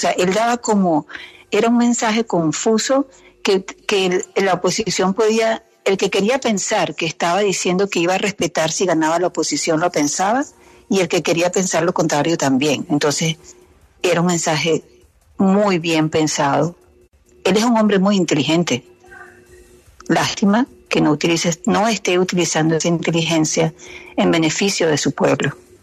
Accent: Venezuela; moved away as an adult; now in United States; yo salí de Venezuela en el 94. Me vine a estudiar a los Estados Unidos. Aquí me casé con un venezolano, por cierto.

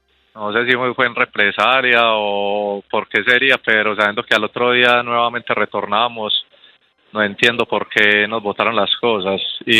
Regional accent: Colombia; ¿por qué no, siendo colombianos, no nos dejan aterrizar?

